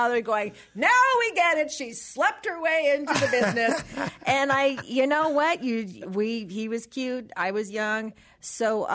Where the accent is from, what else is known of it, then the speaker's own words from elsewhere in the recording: San Pedro, California, United States; No, actually born and raised in San Pedro.